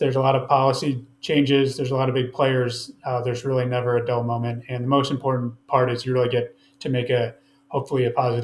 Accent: Cleveland, Ohio, United States; Growing up in Cleveland, you know, it's the biggest economic driver is the MedTech

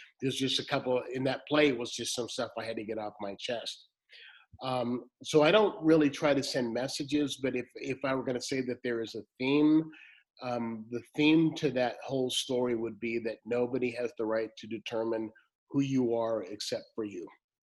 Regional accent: San Leandro, California, United States; What the book details is my growing up in San Leandro, California, in the East Bay, right next door to Oakland

